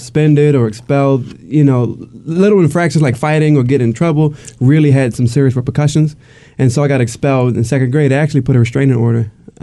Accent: Baltimore, Maryland, United States; I'm originally from West Baltimore. But I think it's going to be a little interesting with the story. But yeah, West Baltimore, different parts of West Baltimore.

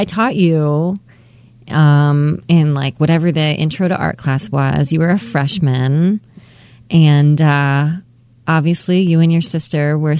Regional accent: Westminster, Maryland, United States; So I grew up in Westminster in Maryland. So it's about 45 minutes north out in Carroll County.

